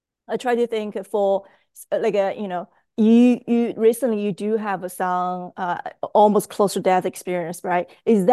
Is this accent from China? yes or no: yes; China; I grew up in China. My parents are small business owner.